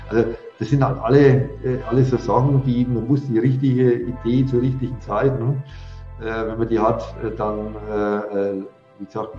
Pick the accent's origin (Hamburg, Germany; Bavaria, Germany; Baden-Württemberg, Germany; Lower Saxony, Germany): Bavaria, Germany; Haßfurt; born there; Das bei uns in Franken, das Als und Wie bringen wir alle durcheinander. Konsonanten brauchen wir auch keine.